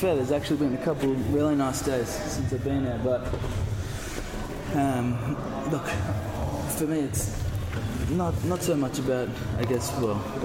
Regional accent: Gold Coast, Queensland, Australia; I'm from the Gold Coast.

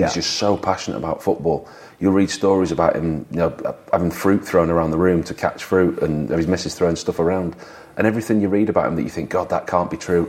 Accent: Beverley, Yorkshire and the Humber, United Kingdom; Beverley. I was born in Beverley, yeah.

